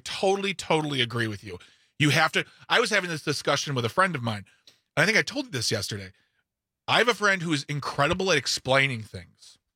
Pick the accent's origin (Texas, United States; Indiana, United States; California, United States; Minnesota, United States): Minnesota, United States; I never heard of sheep's head until I got to Wisconsin. I am from Minnesota.